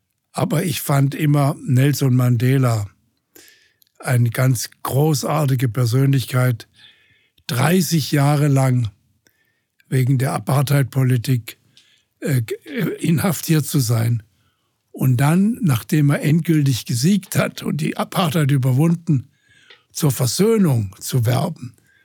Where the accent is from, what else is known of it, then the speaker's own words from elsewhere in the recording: Hornberg, Baden-Württemberg, Germany; also born or lived in Freiburg; Ich bin ja sogar in Freiburg geboren, obwohl ich nicht in Freiburg aufgewachsen bin. Ich bin in Hornberg aufgewachsen.